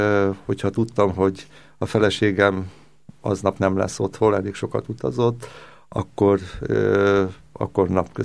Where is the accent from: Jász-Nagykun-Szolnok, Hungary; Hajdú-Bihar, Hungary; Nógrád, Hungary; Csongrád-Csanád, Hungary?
Jász-Nagykun-Szolnok, Hungary; now in Budapest, Hungary; alkoholista, 54 éves. Én egy jászsági kisfaluból származom, a gimnáziumot már itt Budapesten végeztem, az egyetemre is itt Budapesten jártam.